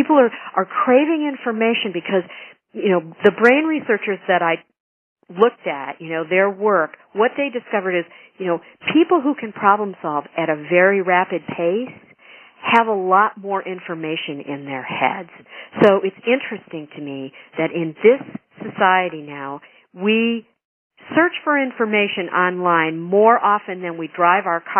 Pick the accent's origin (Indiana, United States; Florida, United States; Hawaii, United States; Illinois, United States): Illinois, United States; Chicago; I was very reluctant to deem Chicago a Ren-Gen city because I thought, you know, well, it's my hometown.